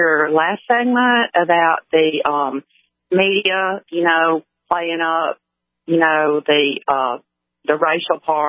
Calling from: Tupelo, Mississippi, United States; I'm in Tupelo, Mississippi.

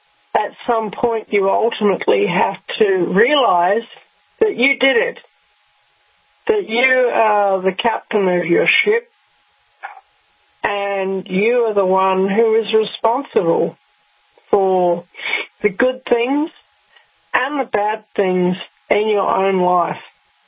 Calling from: Victoria, Australia; I'm speaking from Victoria, which is a whole state that is recently been through one of the most atrocious sets of lockdown in the whole world.

